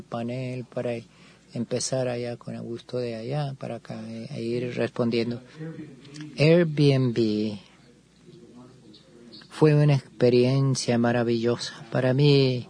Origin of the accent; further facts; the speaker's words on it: Cuba; born there; nací en Cuba, soy empresario cubano-americano y soy inversionista